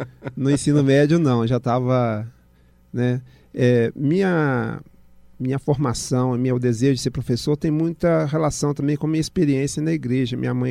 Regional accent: Belo Horizonte, Minas Gerais, Brazil; also born or lived in Ouro Preto; Eu sou de Belo Horizonte, né? Nascido e criado, e tirando esse período que eu morei em Ouro Preto, porque eu trabalhava lá, uns 6 anos, eu sempre morei aqui, né? Sou filho de professora.

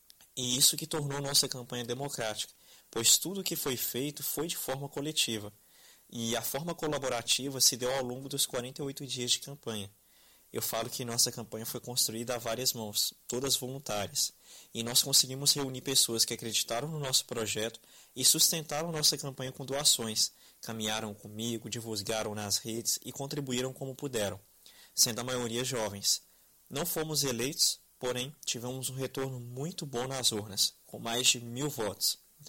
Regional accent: Contagem, Minas Gerais, Brazil; tenho 20 anos e sou de Contagem.

